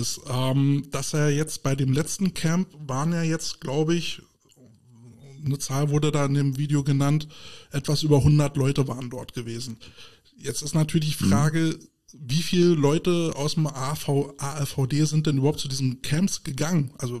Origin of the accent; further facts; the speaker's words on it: Berlin, Germany; was mir als Berliner als krass auffällt